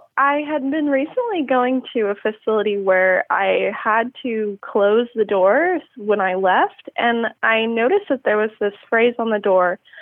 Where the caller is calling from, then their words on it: San Diego, California, United States; I'm calling from San Diego, so I'm not too far away from you guys.